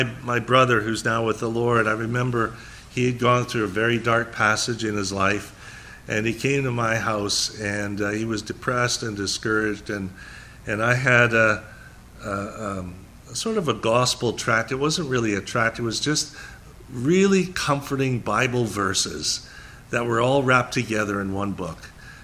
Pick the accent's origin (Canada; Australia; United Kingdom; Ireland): Canada; now in Florida, United States; Now, I'm from Canada. I've seen so much snow, I don't ever want. That's why I'm living in Florida now.